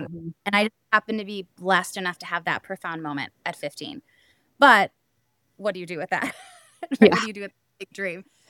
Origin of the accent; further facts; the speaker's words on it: Chicago, Illinois, United States; Like, that just wasn't what it was growing up in Chicago when I did.